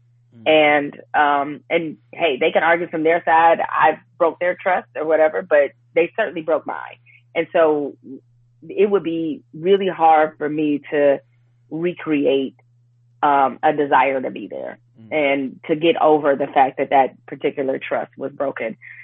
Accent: Detroit, Michigan, United States; And because we're both from Detroit, you know, our DJ was from Detroit.

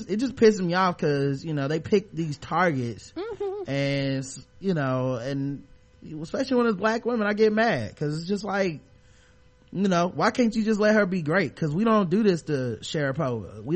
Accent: Chicago, Illinois, United States; I'm from Chicago, and most of these sports writers

